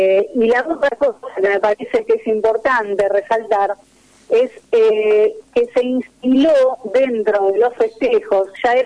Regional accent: Argentina; a mí como argentina

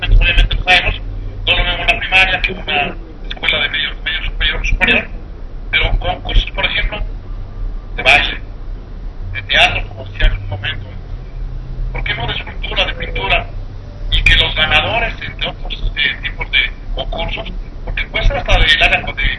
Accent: Mexico; Y si alguien tiene imaginación en este planeta, pues somos los mexicanos.

